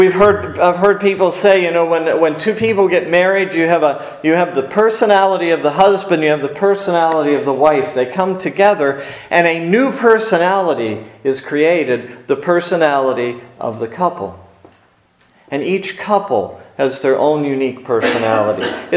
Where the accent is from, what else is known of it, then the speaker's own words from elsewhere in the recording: Erie, United States; when I grew up in Erie, I was part of a church that had started 2 or 3 years before I was born.